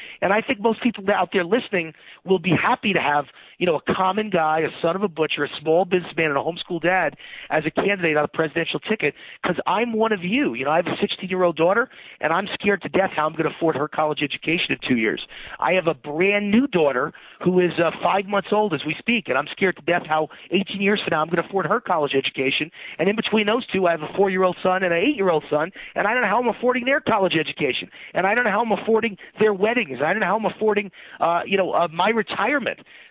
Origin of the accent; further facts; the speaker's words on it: Las Vegas, Nevada, United States; the most important thing is that I'm from Las Vegas and I'm an odds maker by profession